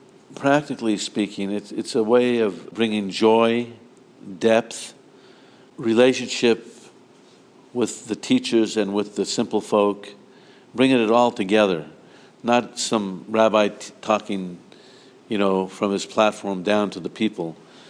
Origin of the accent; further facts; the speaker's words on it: Oakland, California, United States; I grew up in Oakland, California, the son of a pawnbroker.